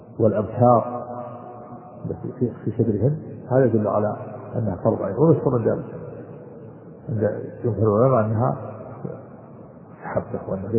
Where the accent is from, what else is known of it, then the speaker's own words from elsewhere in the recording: Najd, Saudi Arabia; كما عندنا في نجد يكون مستقبل القبلة